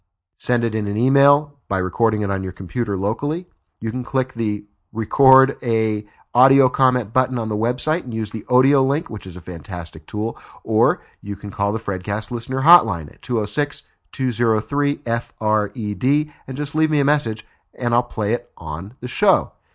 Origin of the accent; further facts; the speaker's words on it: Glendale, California, United States; the local newspaper here in my hometown of Glendale, California, the Glendale News Press, which is part of the Los Angeles Times.